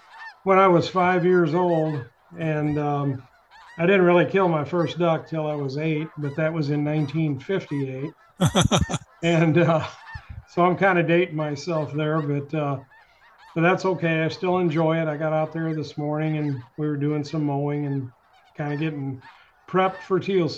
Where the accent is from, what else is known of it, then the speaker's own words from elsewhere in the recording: Granite City, Illinois, United States; I grew up on Horseshoe Lake near Granite City.